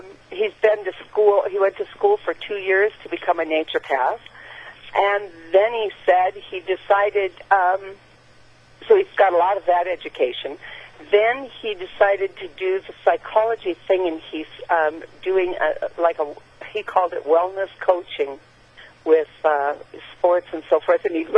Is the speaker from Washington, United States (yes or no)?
yes; Washington, United States; First of all … I'm here from Washington State.